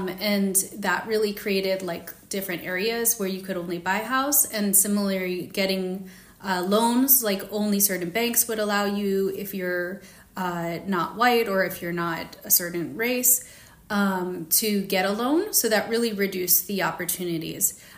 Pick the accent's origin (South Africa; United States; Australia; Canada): United States; Illinois; And I think also just as a Chicagoan, I grew up in the Chicago suburbs.